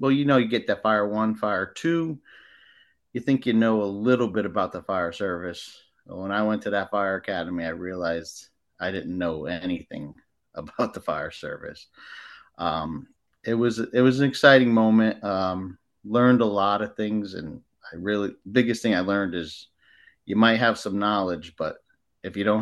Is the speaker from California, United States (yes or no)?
no; Norwalk, Connecticut, United States; I grew up in Norwalk, Connecticut, took Norwalk's test